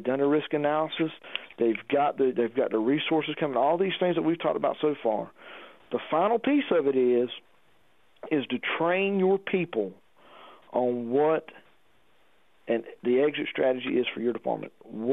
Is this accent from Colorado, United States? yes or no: no; Asheboro, North Carolina, United States; We've got several buildings right here in my hometown here in Ashboro had bowstring trusses on them.